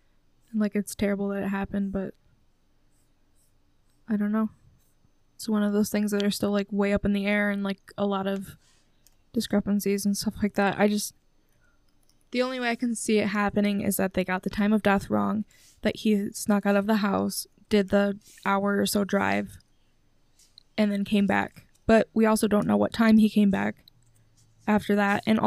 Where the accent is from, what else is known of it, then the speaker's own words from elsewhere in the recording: Saginaw, Michigan, United States; growing up in Saginaw, it's just a different type of vibe for me, because, like, I literally lived in a house. My last house that I lived in Saginaw